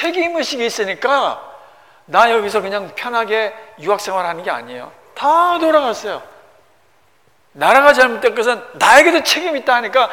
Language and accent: Korean; South Korea; 나도 한국 사람입니다. 나도 부족합니다.